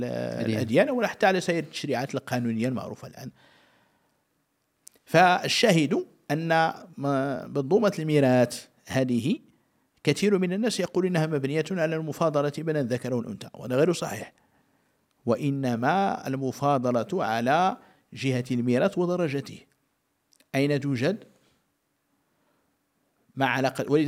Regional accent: Morocco; وبالمناسبة رأينا نحن في المغرب، أحكام الأسرة

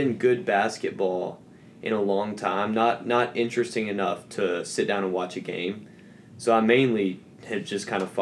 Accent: United States; I'm still going to say I'm from America because I've lived 21 yea

